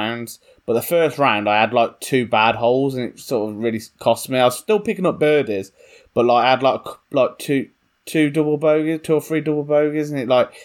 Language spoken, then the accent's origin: English; United Kingdom; I'm all right. I'm British. I'm understated.